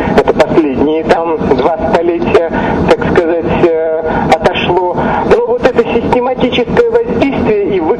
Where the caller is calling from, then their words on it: Beersheba, Southern District, Israel; Я звоню вам из Бершевы.